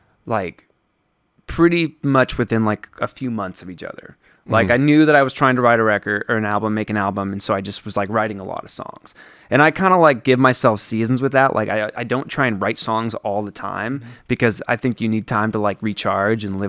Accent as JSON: {"language": "English", "town": "Pocatello", "region": "Idaho", "country": "United States", "tie": "born or raised there", "said": "And then I asked my friend … who I grew up with in Pocatello, who now lives in Portland, Oregon"}